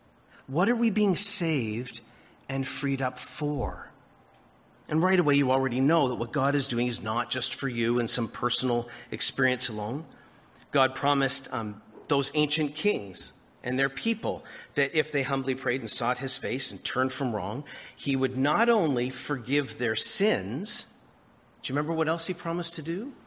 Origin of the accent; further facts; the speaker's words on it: Scarborough, Ontario, Canada; I am a suburban kid. I'm from Scarborough. Nobody has 2-acre properties.